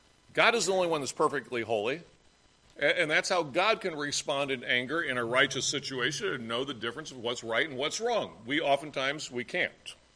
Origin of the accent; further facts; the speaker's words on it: Indiana, United States; I grew up in schools in Indiana. We had Ten Commandments.